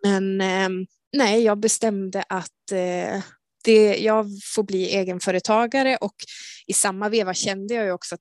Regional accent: Dalarna County, Sweden; trodde kanske inte att jag skulle flytta hem till Dalarna igen på ett tag. Men för 3 år sedan så bestämde jag mig och jag flyttade hit

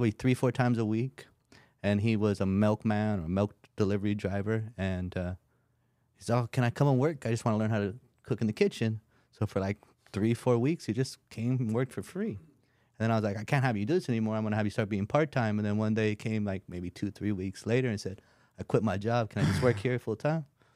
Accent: San Diego, California, United States; It's crazy growing up in San Diego.

